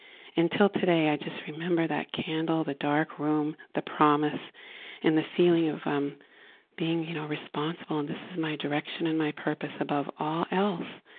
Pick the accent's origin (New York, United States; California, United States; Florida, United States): Florida, United States; from Florida, recovering compulsive overeater.